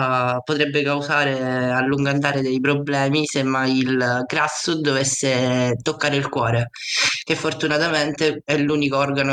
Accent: Messina, Sicily, Italy; perché io sono di Messina

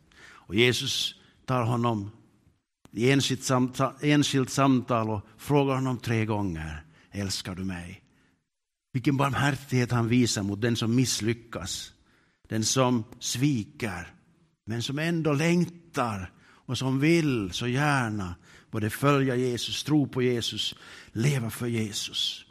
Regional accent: Finland; Men som finlandssvenskar eller som finländare så är vi ju mest glada på insidan.

